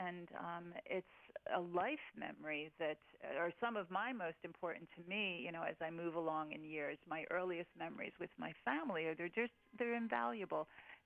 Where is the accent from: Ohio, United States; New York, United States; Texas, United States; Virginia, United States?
New York, United States; now in -; And that's not talking about the rest of the state, because it is my home state, and I grew up outside of New York City.